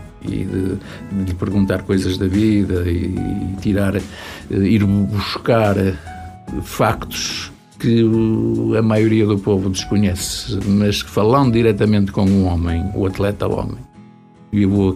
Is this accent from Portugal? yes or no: yes; Barcelos, Norte, Portugal; eu sou de Barcelos. Hoje não me arrependo e continuarei a dizer que sou de Barcelos. Mesmo que o Barcelos seja a província.